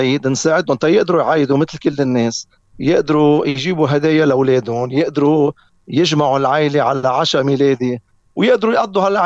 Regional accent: Jeita, Mount Lebanon, Lebanon; ونحن بجعيتا الماي عنا

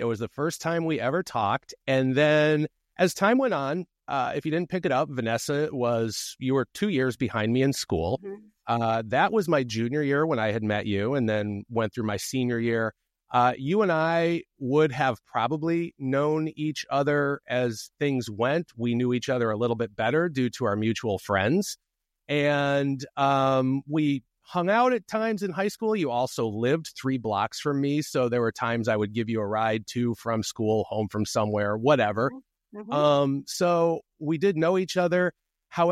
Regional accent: Springfield, Illinois, United States; although we are both from Springfield, Illinois

